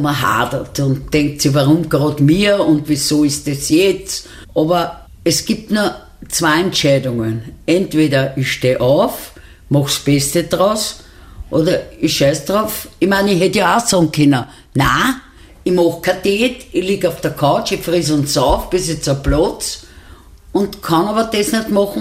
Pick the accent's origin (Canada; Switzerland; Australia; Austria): Austria; Vienna; Ich kann ranzen, weil ich darf ranzen, bin eine echte Wienerin.